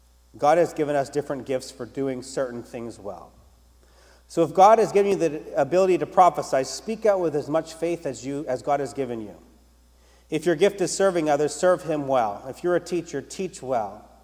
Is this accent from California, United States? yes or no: no; Gardner, Maine, United States; I grew up in Maine, and I went to Calvary Four Square Church in Gardner.